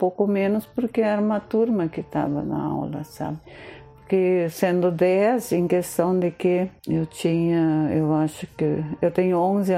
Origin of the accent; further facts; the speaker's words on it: Campina das Missões, Rio Grande do Sul, Brazil; born there; nasci no interior, em Campina das Missões, na época era Vila Campina, 5º Distrito de Santa Rosa